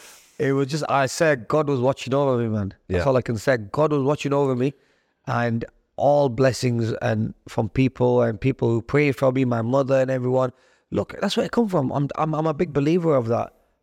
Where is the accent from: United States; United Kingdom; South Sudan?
United Kingdom; because I'm a Muslim, I'm a Pakistani, and I'm a young lad, so they probably thought, who's this young Asian, British Pakistani kid.